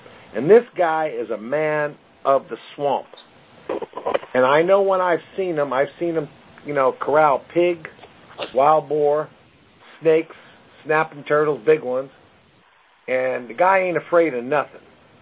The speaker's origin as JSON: {"language": "English", "town": "Brooklyn", "region": "New York", "country": "United States", "said": "I was a guy from Brooklyn. The only green thing that I knew was a park."}